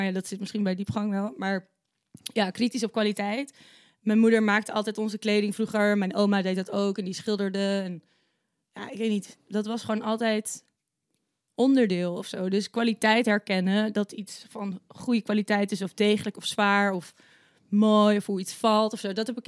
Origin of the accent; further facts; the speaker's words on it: Nijverdal, Overijssel, Netherlands; In Nijverdal dus. En daar wonen mijn ouders nog steeds, in datzelfde huis waar ik ben geboren. Dus die wonen daar dus echt al 40 jaar of zo. Vind ik altijd een saillant detail. Dus in een Twents dorp